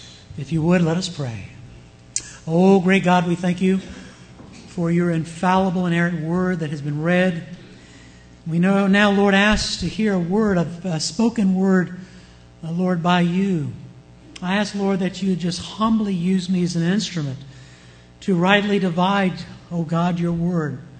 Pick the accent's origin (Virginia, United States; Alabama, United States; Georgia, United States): Virginia, United States; But see, I'm from Virginia. I've been around West Virginians.